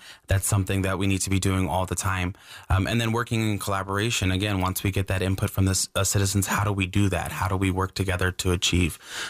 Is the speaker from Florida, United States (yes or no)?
yes; Largo, Florida, United States; born there; also born or lived in Wisconsin; I was actually born in Largo, Florida. So my parents couldn't decide whether they liked Wisconsin or Florida better. So we moved back and forth several times.